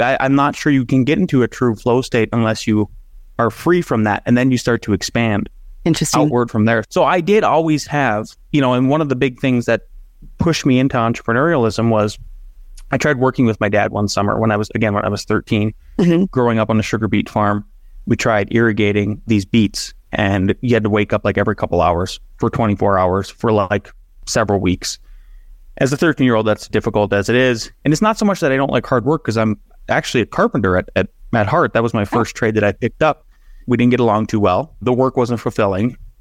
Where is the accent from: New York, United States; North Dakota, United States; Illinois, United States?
North Dakota, United States; So I grew up in Northwest North Dakota and grew up in a lower middle class family.